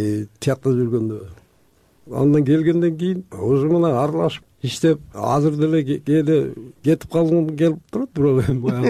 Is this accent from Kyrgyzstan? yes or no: yes; Batken Region, Kyrgyzstan; Ал кезде Баткен областында ошо өзүбүздүн Лейлек районунда болчумун.